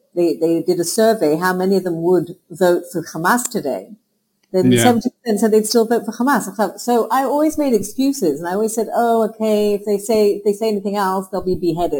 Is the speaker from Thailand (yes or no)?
no; Hong Kong; I grew up in Hong Kong. I grew up, I was Jewish, I prayed to Jesus. I grew up with Indians and Dutch and American.